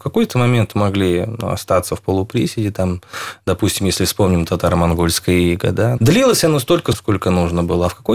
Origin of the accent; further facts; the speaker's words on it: Russia; born there; я очень рад, что я родился в России, в Советском Союзе.